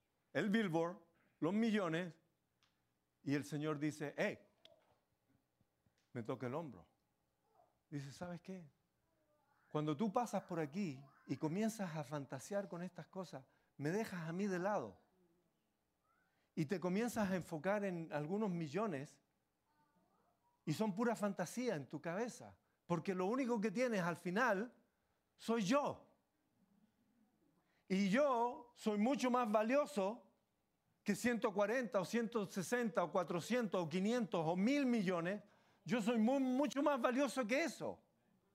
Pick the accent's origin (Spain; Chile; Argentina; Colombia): Chile; En mi país, en la iglesia donde Xavi y yo y muchos miembros de mi familia conocimos al Señor